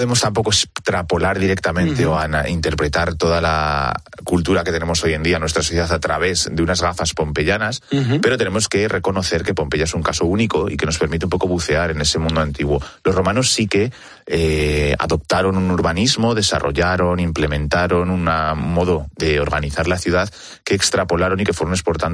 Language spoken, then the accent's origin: Spanish; Castilla-La Mancha, Spain; Yo que vivo cerca de Segóbriga y soy manchego.